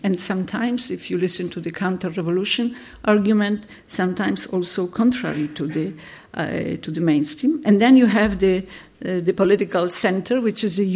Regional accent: Poland; is I come from Poland without a hope to become part of Europe.

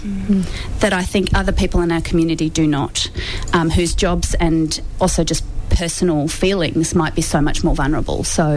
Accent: Melbourne, Victoria, Australia; And I've come back to Melbourne, which is my hometown, and I love Australia dearly

